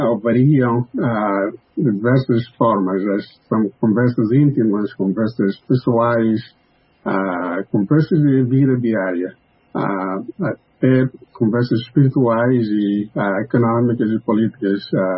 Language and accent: Portuguese; Mozambique; quando eu falava que eu sou de Moçambique